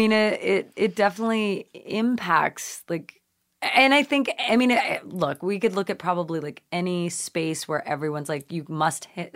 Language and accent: English; Nova Scotia, Canada; growing up in Canada, which is where I was born, you know, we lived in Nova Scotia. So it's like super like Canadian Maine, very mm-hmm. white, very rural, small town on the ocean.